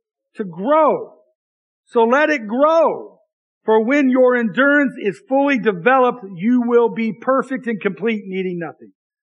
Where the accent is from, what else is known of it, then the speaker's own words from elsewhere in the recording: Libby, Montana, United States; I came from Libby where everybody's Scandinavian and they don't clap.